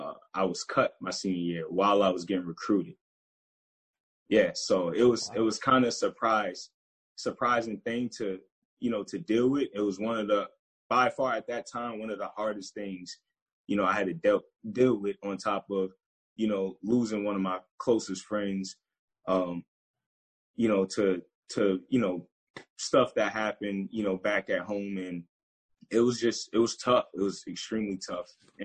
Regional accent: Boston, Massachusetts, United States; Well, pretty much I'm from Boston, Mass.

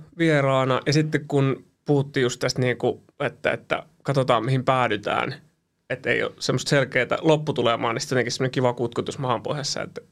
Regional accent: Korpilahti, Central Finland, Finland; Se on Korpilahti. Sieltä mä oon.

